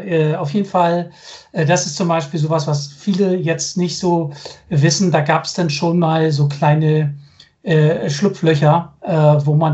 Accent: Berlin, Germany; ich bin gebürtiger Berliner. Ich bin in damaligen Westberlin noch aufgewachsen.

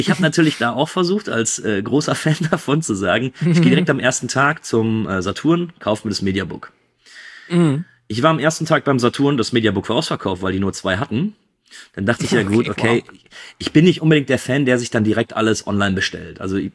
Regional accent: North Rhine-Westphalia, Germany; ich komme aus dem Ruhrgebiet

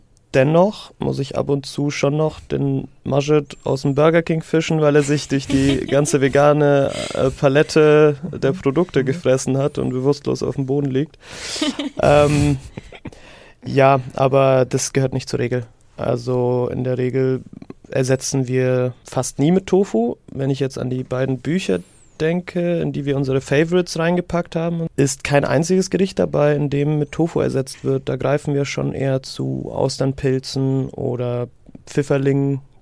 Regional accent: Syria; ich kann mich nicht entsinnen, in meiner Kindheit in Syrien jemals abgepacktes Fleisch, Obst oder Gemüse gekauft zu haben.

